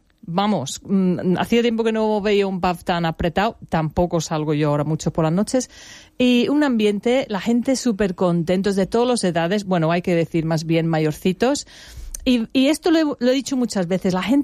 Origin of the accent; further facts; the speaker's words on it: England, United Kingdom; lo digo con todo el cariño porque yo soy inglesa, soy guiri